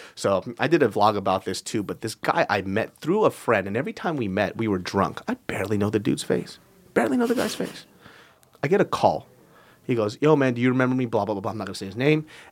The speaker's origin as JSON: {"language": "English", "town": "Sacramento", "region": "California", "country": "United States", "tie": "born or raised there", "said": "And we grew up in South Sacramento, ghetto area, terrible education, whatever. Super poor, both of us on welfare, whatever."}